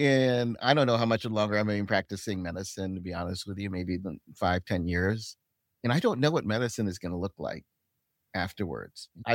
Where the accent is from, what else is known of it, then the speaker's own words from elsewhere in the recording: Sacramento, California, United States; now in San Diego, United States; I live here in San Diego. I grew up in Sacramento, by the way, Phoebe.